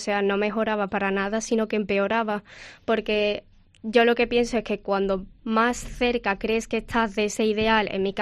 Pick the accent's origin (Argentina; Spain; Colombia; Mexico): Spain; Arcos de la Frontera, Andalusia; De por qué no encajo en mi pueblo, que es Argos de la Frontera